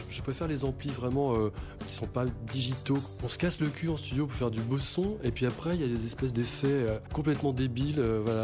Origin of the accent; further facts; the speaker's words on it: Rennes, Brittany, France; je suis de Rennes.